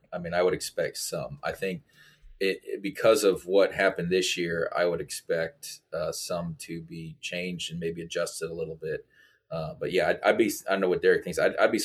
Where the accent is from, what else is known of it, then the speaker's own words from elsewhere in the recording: Ohio, United States; also born or lived in Mississippi; I lived in Mississippi for 10 years, went to seminary at RTS Jackson. And I used to say, well, I'm from Northeast Ohio originally.